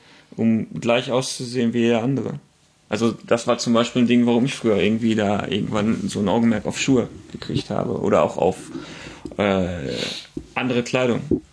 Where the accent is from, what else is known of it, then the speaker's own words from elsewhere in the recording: Dortmund, North Rhine-Westphalia, Germany; Ich komme aus Dortmund